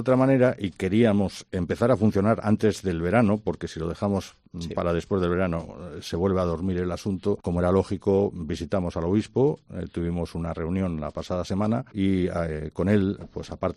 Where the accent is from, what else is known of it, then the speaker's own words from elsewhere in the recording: Community of Madrid, Spain; Pues a mí, que soy madrileño, fíjate, me sienta muy mal.